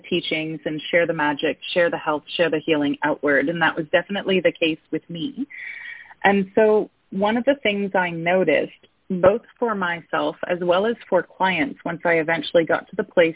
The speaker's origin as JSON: {"language": "English", "country": "Canada", "tie": "born or raised there", "said": "So as a Canadian, born and bred, raised in Canada"}